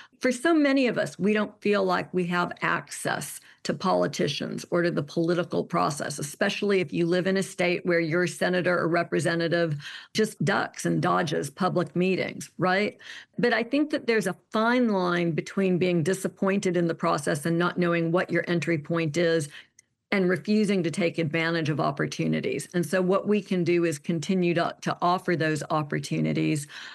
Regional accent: Alabama, United States; So I'll use my home state as an example. The governor's race in Alabama this year

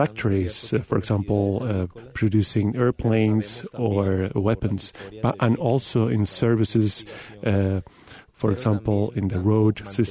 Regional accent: Loreto, Mexico; now in United States; I'm from Loreto. And we were really famous because we were really good harvesting cotton. Many people from my region came to the United States because we were famous for our work.

